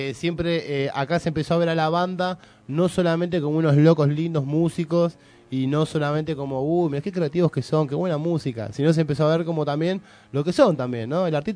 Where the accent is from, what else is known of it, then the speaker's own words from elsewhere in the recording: Villa Lugano, Buenos Aires, Argentina; Yo soy de Lugano